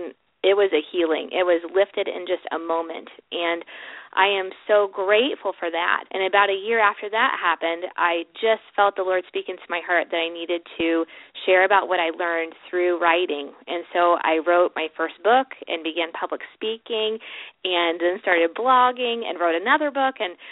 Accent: Columbus, Ohio, United States; Well, I grew up in Columbus, Ohio, and have lived in and around Ohio my whole life, and now I'm back in Columbus.

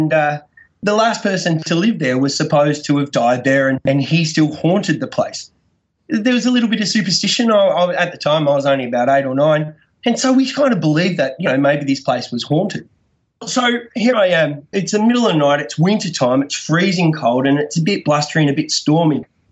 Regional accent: Victoria, Australia; I'm from Australia, and I lived in country Victoria, which is a state in Australia.

